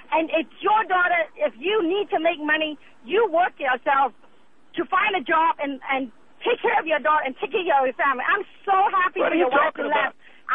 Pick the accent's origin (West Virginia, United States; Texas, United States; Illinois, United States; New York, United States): Texas, United States; Houston; I'm from Houston, Texas.